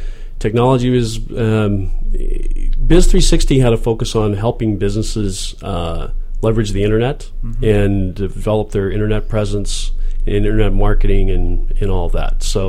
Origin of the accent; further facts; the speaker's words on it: Colorado, United States; I'm from Colorado.